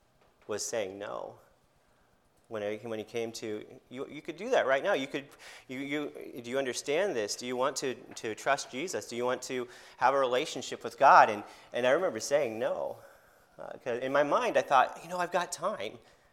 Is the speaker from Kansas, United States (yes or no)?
yes; Kansas, United States; now in Michigan, United States; I grew up in Kansas, so it's a long way from where I am now, living in Michigan, but grew up in Kansas.